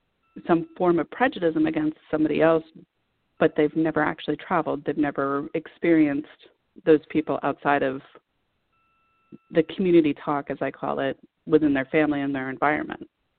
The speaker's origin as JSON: {"language": "English", "town": "Miami", "region": "Florida", "country": "United States", "tie": "born or raised there", "said": "growing up in Miami, it's very multicultural."}